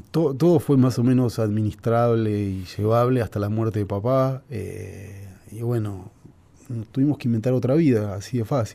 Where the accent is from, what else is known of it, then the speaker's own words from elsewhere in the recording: Buenos Aires Province, Argentina; Yo era un chico rico de Zona Norte que no conocía el centro y a partir de los 18 años conocí un mundo totalmente desconocido